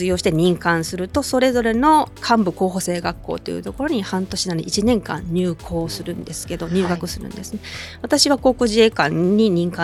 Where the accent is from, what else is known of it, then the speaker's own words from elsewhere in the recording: Kochi, Japan; 私は出身が高知県なんですけれど、